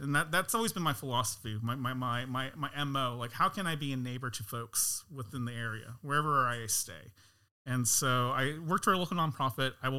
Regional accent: California, United States; now in Portland, United States; I'm from the Bay Area, and one of those things is that I came to Portland kind of as a bit of a transplant

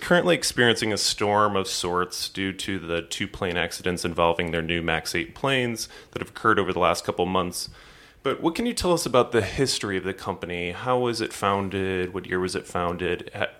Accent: St. Louis, Missouri, United States; I grew up in St. Louis, and I think St. Louis was... I grew up seeing McDonnell Douglas buildings everywhere.

